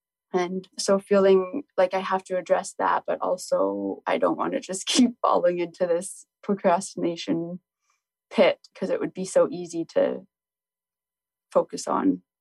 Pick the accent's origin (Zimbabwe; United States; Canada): Canada; British Columbia; now in Victoria, Canada; I'm originally from Northern British Columbia, where it's cold, long winter.